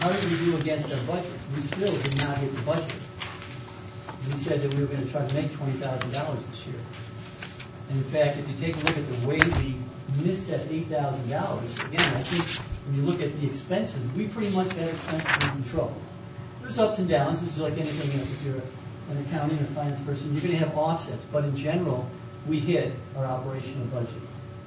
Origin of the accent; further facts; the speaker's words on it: Midwest, United States; now in Utah, United States; Came here in April of 2012. Retired here to Utah. I'm actually from the Midwest.